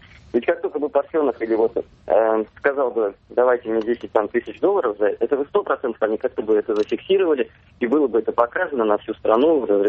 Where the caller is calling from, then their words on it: Saint Petersburg, Russia; Санкт-Петербург.